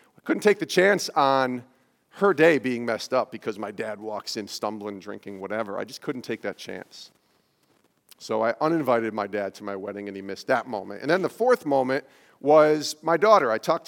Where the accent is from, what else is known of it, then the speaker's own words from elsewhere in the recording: Albany, New York, United States; I grew up in upstate New York, by the way. I didn't tell you guys this. I grew up in Albany, New York. That's where I'm from.